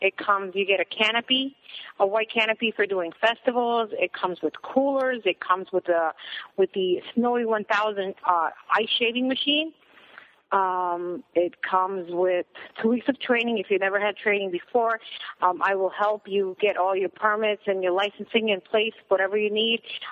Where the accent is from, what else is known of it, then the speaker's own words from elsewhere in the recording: New York, United States; also born or lived in South Florida; Well, we used to live in South Florida, and I'm originally from New York, so I'm very familiar with the hot dog cart.